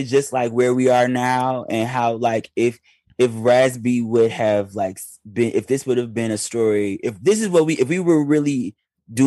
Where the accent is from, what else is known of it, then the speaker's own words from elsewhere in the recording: Detroit, Michigan, United States; It's like, I know it's firecracker season, but I'm still from Detroit deep down in my heart.